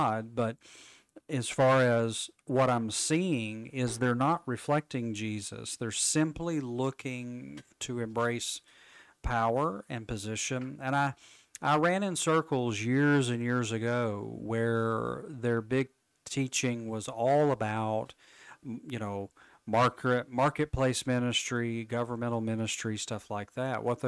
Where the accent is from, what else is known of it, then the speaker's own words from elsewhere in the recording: United States; Now, as an American, I'm supposed to hold my elected representative to the feet to the fire.